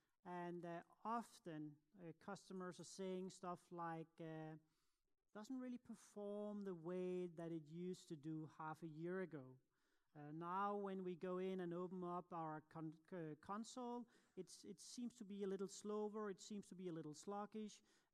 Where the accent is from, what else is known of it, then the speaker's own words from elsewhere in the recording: Copenhagen, Capital Region of Denmark, Denmark; I'm from Copenhagen in Denmark